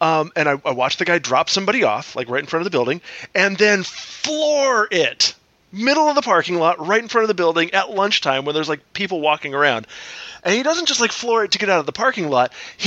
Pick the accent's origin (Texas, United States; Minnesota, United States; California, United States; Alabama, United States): California, United States; San Diego; when I was growing up in San Diego, tiny, tiny, tiny kitchen, like a closet-sized kitchen.